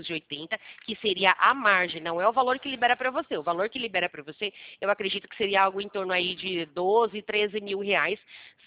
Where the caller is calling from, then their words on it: Americana, São Paulo, Brazil; Isso, exatamente. Eu falo da cidade de Americana.